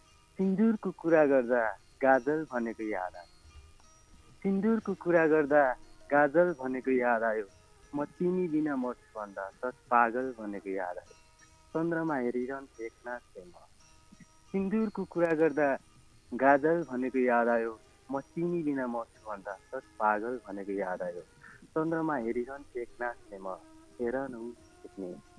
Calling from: Chaukune, Karnali Province, Nepal

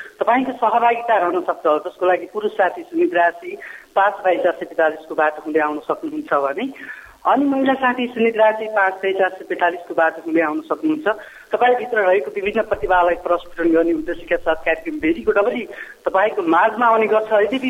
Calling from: Ilam, Koshi Province, Nepal; हजुर इत्रामबाट

